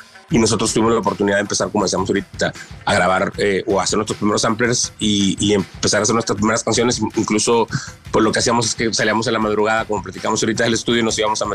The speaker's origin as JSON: {"language": "Spanish", "country": "Mexico", "said": "para nosotros son universales como latinos o como mexicanos"}